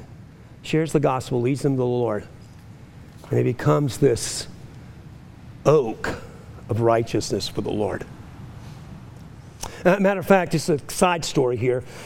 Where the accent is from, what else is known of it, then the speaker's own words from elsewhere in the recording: New Orleans, Louisiana, United States; Well, I can, because I grew up in New Orleans, but that's another story.